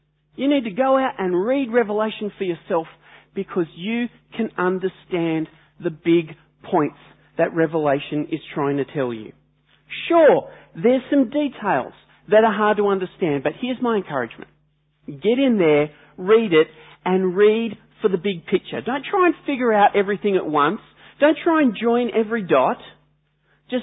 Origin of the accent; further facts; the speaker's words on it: Australia; The technical term for this is genre, or as the French say, genre. But we're Australian, so we say genre.